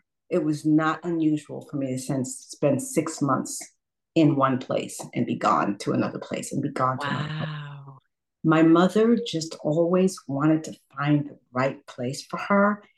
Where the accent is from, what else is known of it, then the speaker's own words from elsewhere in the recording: Birmingham, West Midlands, United Kingdom; also born or lived in Bristol; I grew up in Bristol, England. Born in Bristol and raised in Birmingham, to be exact. And I have Jamaican parents.